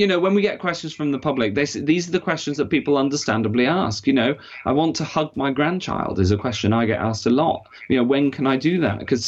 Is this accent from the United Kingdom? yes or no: yes; North West England, United Kingdom; I grew up in Cheshire, like you